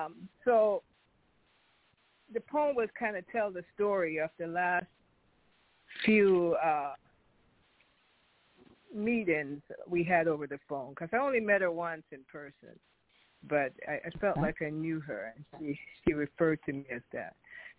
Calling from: Elk Grove, California, United States; I'm calling from Elk Grove, California, near Sacramento.

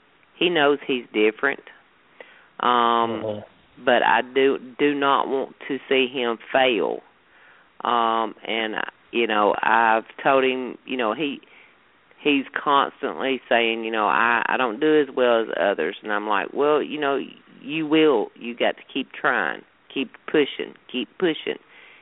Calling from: Winchester, Tennessee, United States; I'm calling from Winchester, Tennessee.

